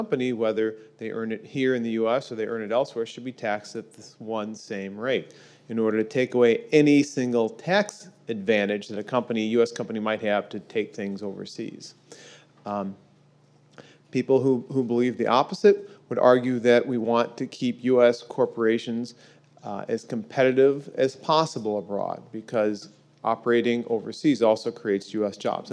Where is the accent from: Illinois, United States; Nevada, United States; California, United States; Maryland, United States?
Illinois, United States; Peoria; Caterpillar Tractor Company, which is from my hometown of Peoria, Illinois